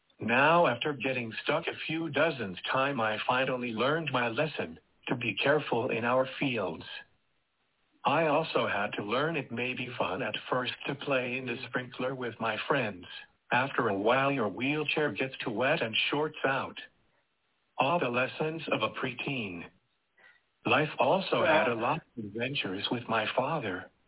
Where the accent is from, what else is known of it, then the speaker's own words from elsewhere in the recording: Washington, United States; born there; I was born in 1979 in Skagit County in Washington State